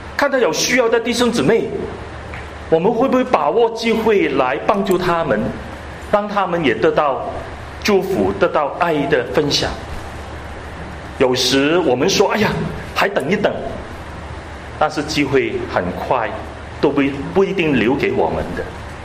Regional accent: Hong Kong; 我们香港人有句话，有早知冇乞衣啊

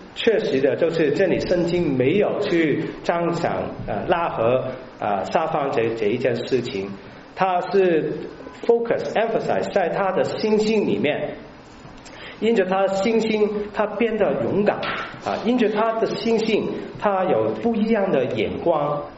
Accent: China

